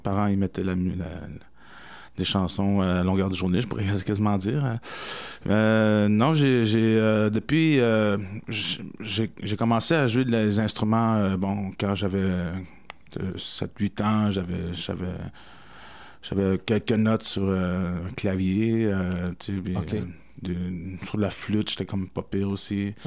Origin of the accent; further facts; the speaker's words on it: Montreal, Quebec, Canada; En fait, j'ai grandi un peu à Montréal aussi. J'ai passé mon adolescence ici. J'ai fait mon secondaire.